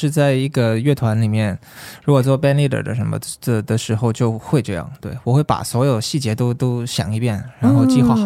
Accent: Hong Kong; 我来自香港。

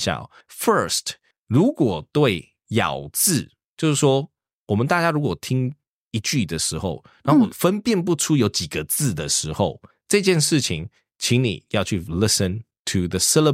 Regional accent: South Africa; 我们小时候在南非学的是英式的教育

